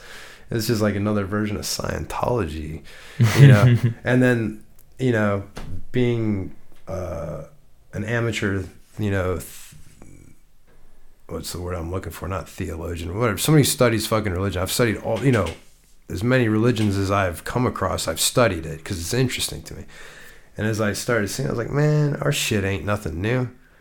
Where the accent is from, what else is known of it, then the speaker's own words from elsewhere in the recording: Ohio, United States; I'm like, nah, man, I'm from Ohio, dude.